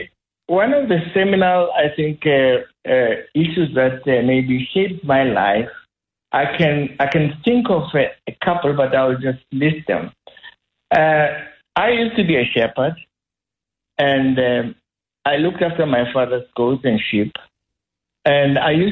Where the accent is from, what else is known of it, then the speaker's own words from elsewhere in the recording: Petersburg, Limpopo, South Africa; Actually, I grew up in Petersburg.